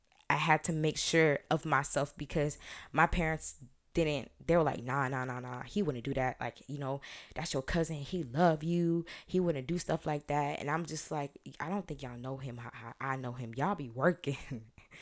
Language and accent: English; Orlando, Florida, United States; I'm from Orlando. I'm from Florida. I'm from Orlando.